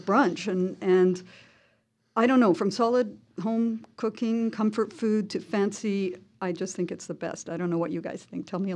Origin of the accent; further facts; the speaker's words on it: Hong Kong; because I was growing up in Hong Kong and my father would take me to dim sum.